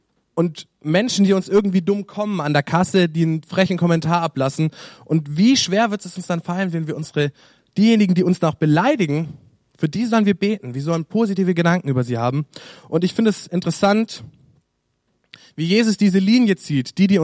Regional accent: Baden-Württemberg, Germany; Und das ist für mich als Schwabe besonders schwierig, das jetzt anzunehmen.

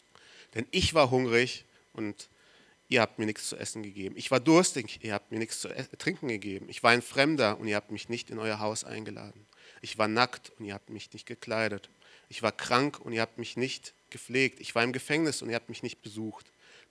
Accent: Marburg, Hesse, Germany; Wo ich herkomme, in Marburg, war unsere Gemeinde neben einem Obdachlosenheim.

